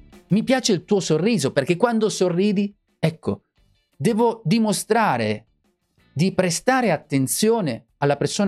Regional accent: Poland; Italian is a second language; Vedi, anche a cosa mi alludo, come polacco.

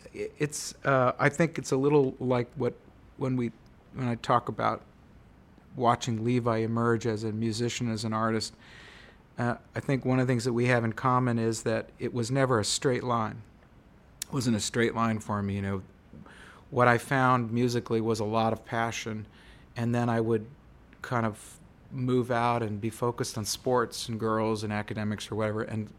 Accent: Saudi Arabia; also born or lived in Virginia, United States; You can imagine when I was in radio tours and people say like, oh, where'd you grow up? And it'd be Saudi Arabia. It turned into Virginia pretty quickly.

